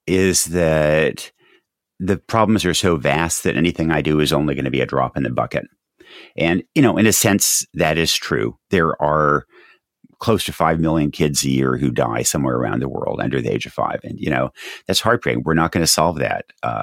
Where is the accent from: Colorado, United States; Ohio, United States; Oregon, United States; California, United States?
Oregon, United States; Yamhill; my hometown here, Yamhill, Oregon, is very much a working class community.